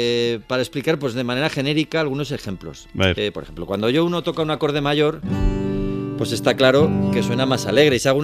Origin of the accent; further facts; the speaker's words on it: Burgos, Castile and León, Spain; Yo no soy budista, soy de Burgos, soy burguista.